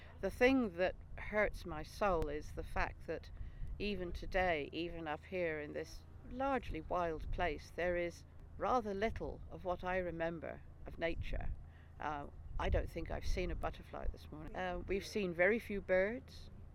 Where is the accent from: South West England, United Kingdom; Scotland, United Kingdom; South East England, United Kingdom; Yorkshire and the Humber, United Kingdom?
South West England, United Kingdom; Helston; born there; I was born in Helston